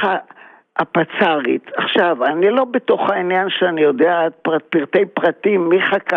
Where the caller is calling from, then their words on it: Tel Aviv, Tel Aviv District, Israel; מתל אביב שוב.